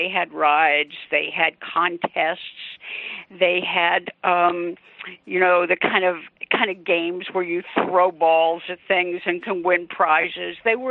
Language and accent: English; Oregon, United States; I used Oregon for a couple of reasons, partly because it's my home state